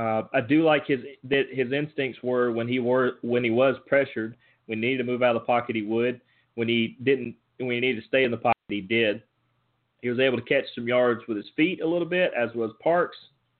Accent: Dallas, Texas, United States; Kyler Neal from my hometown of Dallas had a three-yard scoring run.

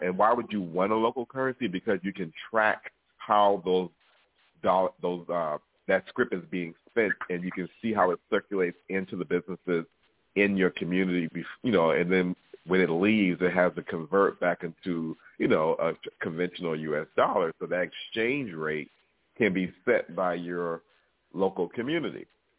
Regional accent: Boston, Massachusetts, United States; I'm from Boston, Massachusetts

